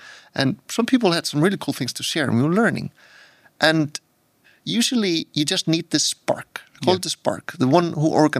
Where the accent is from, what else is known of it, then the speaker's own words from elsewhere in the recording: Iceland; now in Helsinki, Finland; within Helsinki, where I live now, even though I'm originally from Iceland.